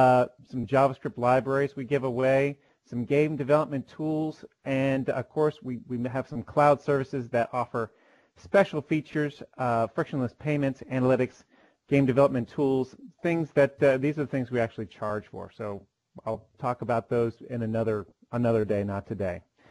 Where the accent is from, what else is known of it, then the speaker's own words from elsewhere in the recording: Pennsylvania, United States; We're from Pennsylvania, so we always figure awesome.